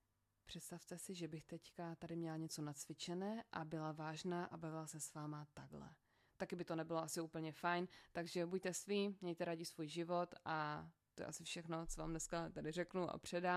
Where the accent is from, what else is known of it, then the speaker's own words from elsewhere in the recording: Ostrava, Moravian-Silesian Region, Czechia; ty mluvíš ostravsky, nebo ty jsi zmatená, já jsem z Ostravy, já jsem zmatená